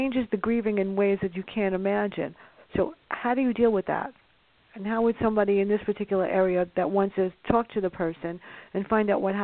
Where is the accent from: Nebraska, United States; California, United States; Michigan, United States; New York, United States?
New York, United States; Bronx; it's based on real-life events growing up in the South Bronx.